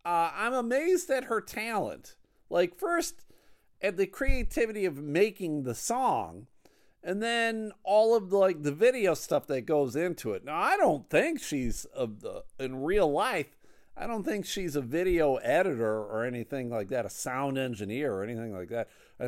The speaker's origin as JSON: {"language": "English", "town": "Buffalo", "region": "New York", "country": "United States", "said": "I'm originally from Buffalo, New York"}